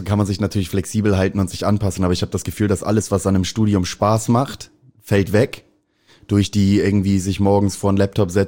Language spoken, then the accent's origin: German; Hamburg, Germany; liebe St. Pauli, ist meine Heimat. Ich habe, glaube ich, die wichtigste Zeit meines Lebens hier erlebt.